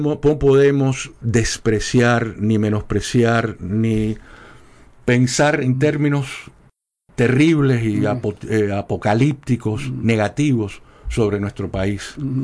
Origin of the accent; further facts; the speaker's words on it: Cuba; vale la pena seguir siendo cubanos y trabajar para Cuba.